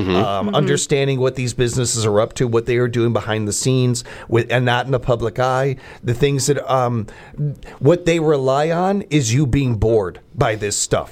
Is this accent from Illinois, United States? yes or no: yes; Illinois, United States; I know growing up in Illinois, I see a lot more of those, but there are some in Wisconsin, yeah.